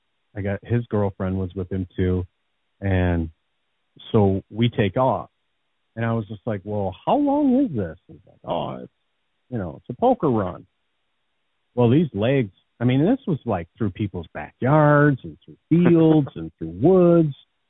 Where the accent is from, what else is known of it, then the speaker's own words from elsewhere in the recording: Michigan, United States; I'm from Michigan. I have no idea where we are.